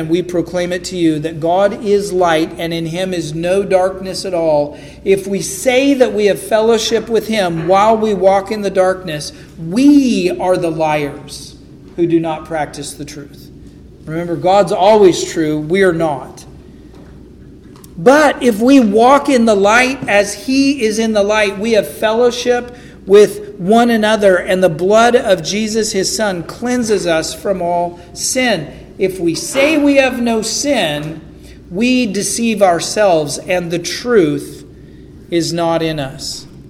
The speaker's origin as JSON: {"language": "English", "region": "the West", "country": "United States", "said": "I come from the West, and we have earthquakes, and they're not like the little things that you guys have out here. I mean, we have real earthquakes out West."}